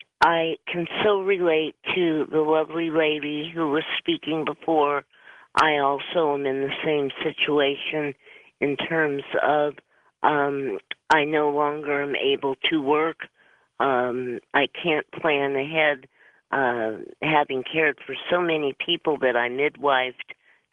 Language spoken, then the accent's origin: English; Ireland; And being Irish, I wanted to just invite everyone to dinner and say, now would be a good time to sit down and eat and talk.